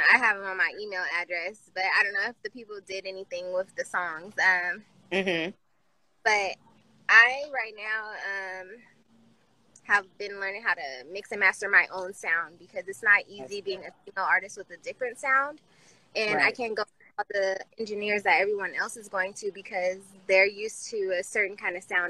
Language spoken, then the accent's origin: English; Vallejo, California, United States; I'm from Vallejo.